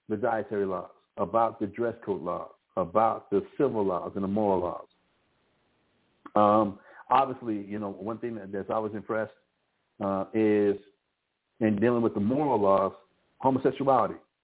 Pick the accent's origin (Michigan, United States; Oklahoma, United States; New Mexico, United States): New Mexico, United States; Albuquerque; I remember my father in the house we grew up in Albuquerque.